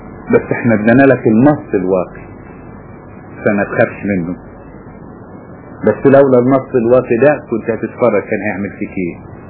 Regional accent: Egypt; لان لما بينزل سيول يمكن شفته لما نزل عندنا في مصر

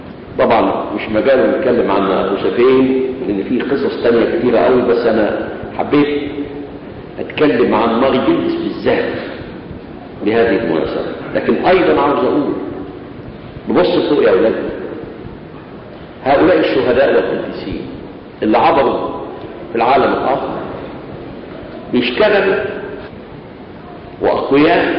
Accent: Egypt

